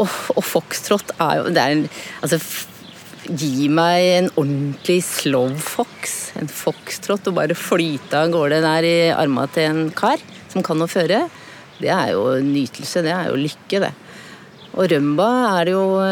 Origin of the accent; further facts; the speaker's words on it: Dal, Akershus, Norway; Vokste opp på Dal og ungdomstida mi på Rålt.